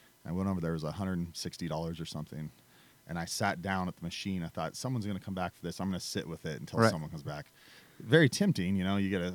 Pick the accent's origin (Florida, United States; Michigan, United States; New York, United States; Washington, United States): Washington, United States; Kelso; now in Nashville, United States; From the Pacific Northwest. I'm up from a small town called Kelso, Washington.